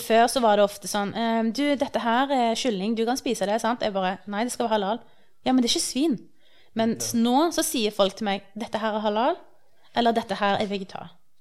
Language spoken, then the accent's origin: Norwegian; Stavanger, Rogaland, Norway; jeg er jo født og oppvokst her i Norge, og fra Stavanger, jeg er ikke vant med å ha muslimer rundt meg i samme grad som her.